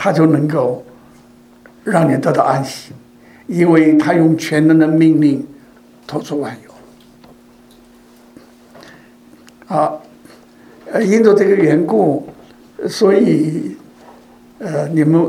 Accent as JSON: {"language": "Chinese", "country": "Hong Kong", "said": "这个，我是从香港过来"}